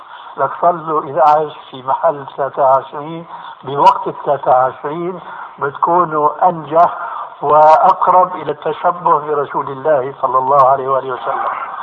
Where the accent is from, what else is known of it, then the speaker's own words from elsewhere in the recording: Syria; عندنا في الشام يسمى المقدمة بالتذكير